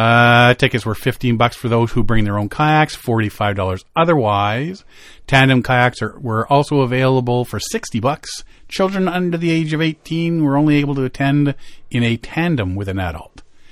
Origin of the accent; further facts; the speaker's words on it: Canada; Hello, United States. I'm from Canada